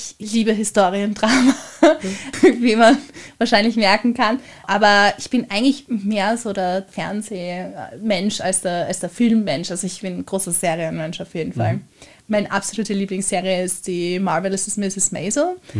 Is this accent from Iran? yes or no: no; Vienna, Austria; Ich bin in Liesing aufgewachsen, also hier hauptsächlich Heuriger.